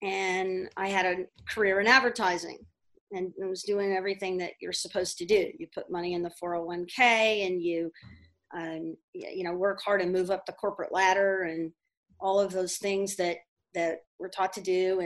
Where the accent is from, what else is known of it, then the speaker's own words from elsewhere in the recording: Houston, Texas, United States; I grew up in Houston, in Texas, and went to Texas Tech, guns up.